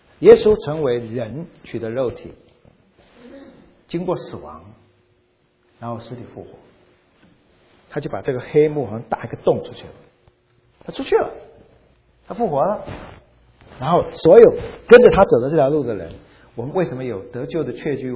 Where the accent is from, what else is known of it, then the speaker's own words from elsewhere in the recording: China; 在我们中国人的概念呢，可能神的儿子看你怎么说了啊，我们不觉得这有什么特别